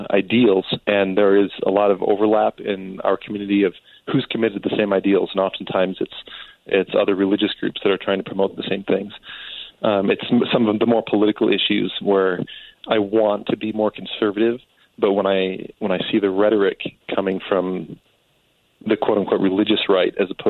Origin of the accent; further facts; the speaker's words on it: Colorado, United States; I'm from Western Colorado.